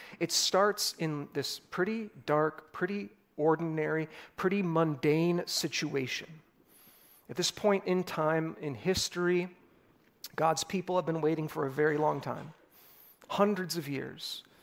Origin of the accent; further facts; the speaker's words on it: Des Plaines, Illinois, United States; also born or lived in Chicago; But in between that space, I lived in a little suburb just outside the city next to O'Hare Airport called Des Plaines.